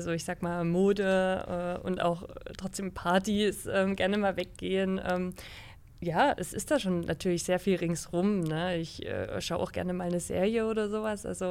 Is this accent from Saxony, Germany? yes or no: yes; Annaberg-Buchholz, Saxony, Germany; Genau, also ich komme aus Annaberg-Buchholz und da in der Nähe liegt Oberwiesenthal, Wintersportort in Deutschland natürlich.